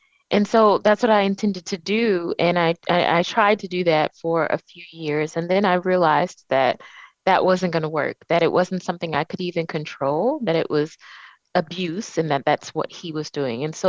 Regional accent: Cleveland, Ohio, United States; Yeah, so I am from Cleveland, Ohio. So I'm a Midwesterner and from a really close family

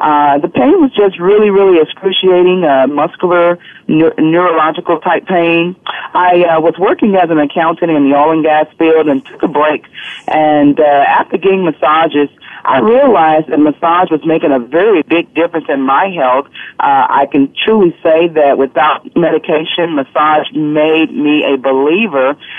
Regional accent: Houston, Texas, United States; I'm from Houston, Texas in the United States.

